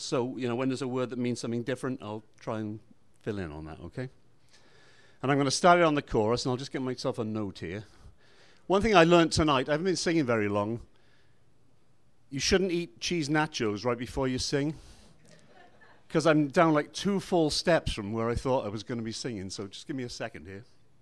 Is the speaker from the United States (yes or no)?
no; Wales, United Kingdom; We told the guard that we're from Wales and asked, is Twickers far?